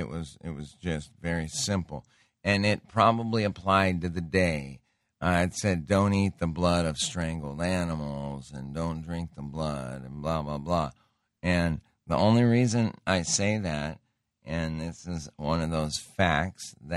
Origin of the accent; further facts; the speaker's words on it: Montana, United States; I grew up in Montana as a hunter.